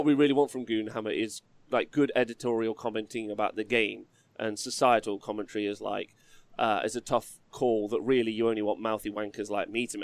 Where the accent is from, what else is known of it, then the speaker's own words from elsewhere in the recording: England, United Kingdom; Can I just tell you, as an Englishman, I want you to finish the point, but as an Englishman